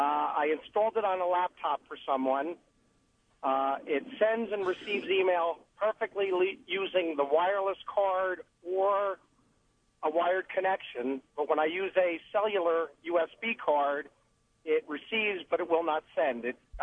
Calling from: Harriman, New York, United States; I'm calling from exit 16 on the New York Thruway.

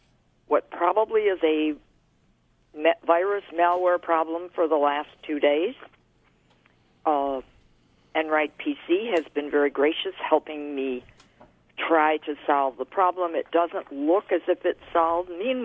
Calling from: Rush, New York, United States; Calling from beautiful, sunny Rush, New York.

